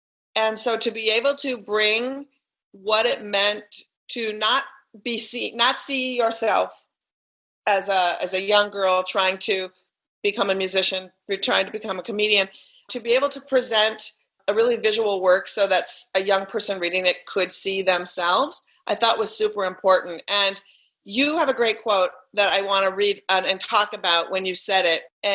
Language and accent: English; Minnesota, United States; And I'm from Minnesota and I went back to Minnesota so that I could connect with what I thought was important.